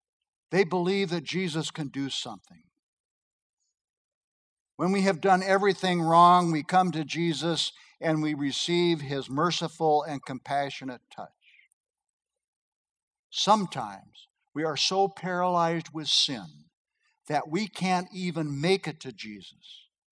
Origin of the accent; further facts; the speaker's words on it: Nebraska, United States; moved away as an adult; Most of you know that I grew up in Nebraska, and I went to college at the University of Nebraska